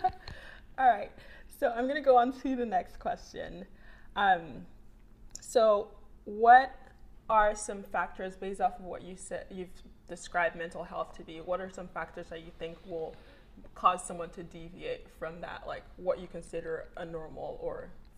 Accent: Nigeria; okay, I'm Nigerian. Nigerian. And one of the things with being Nigerian is, like, and, like, the culture-wise, growing up, they're, like, expectations.

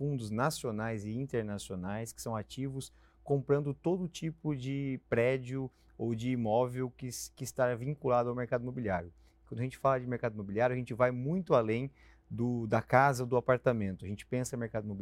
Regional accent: Brazil; Eu sou brasileiro, sou o CEO global da operação, mas é uma coincidência, porque no fundo a empresa acaba sendo uma empresa internacional.

